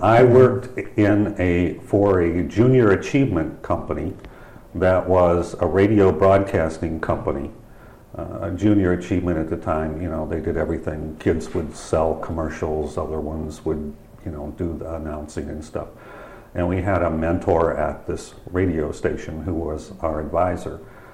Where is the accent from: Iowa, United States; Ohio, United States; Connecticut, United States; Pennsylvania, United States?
Ohio, United States; First of all, having been born and raised in Ohio, it was a different state